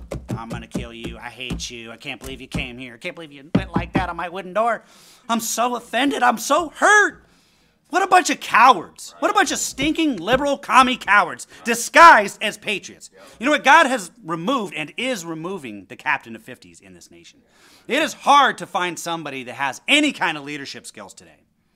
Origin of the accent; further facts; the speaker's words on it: United States; I'm American.